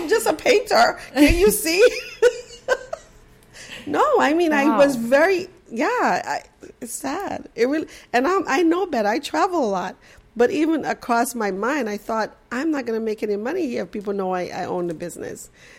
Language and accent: English; Boston, Massachusetts, United States; I grew up in Boston in the 70s, and it was a challenging time. You know, Boston is very segregated.